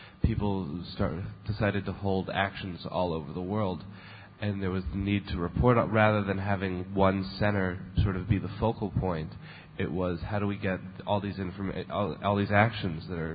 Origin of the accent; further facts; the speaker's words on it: Portland, Oregon, United States; now in New York, United States; I'm originally from Portland, Oregon. I recently moved to the New York area.